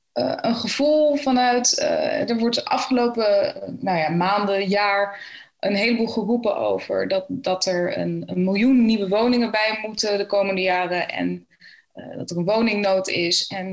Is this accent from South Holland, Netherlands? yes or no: yes; The Hague, South Holland, Netherlands; ik kom dan zelf uit Den Haag, ben ik opgegroeid.